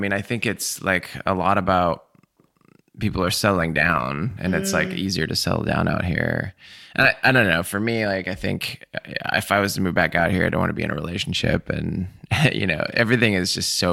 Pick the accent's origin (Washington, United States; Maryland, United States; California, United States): Washington, United States; Seattle; born there; I was born in Seattle and I did graphic design, got my degree there